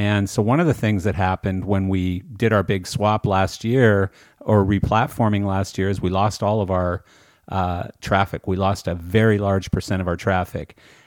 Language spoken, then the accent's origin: English; Calgary, Alberta, Canada; moved away; because I am from Calgary, but I've been gone 30 years